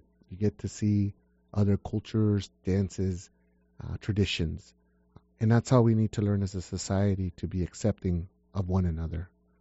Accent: United States; But I'm an American. At the end of the day, I'm an American.

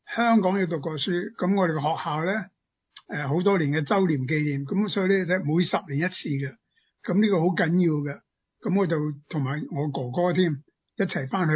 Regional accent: Guangdong, China; 叫做我哋广东人叫做我中国人叫咩噶？

